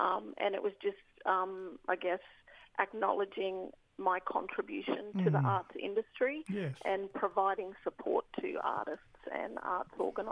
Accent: Queensland, Australia; Yep, I'm from the Kokaburran language group. So my people are from Staten and Nassau Rivers. From Central West Coast, Cape Yorker Peninsula.

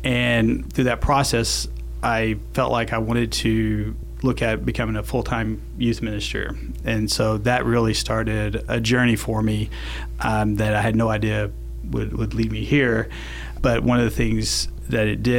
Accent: Dallas, Texas, United States; I'm from Dallas, Texas

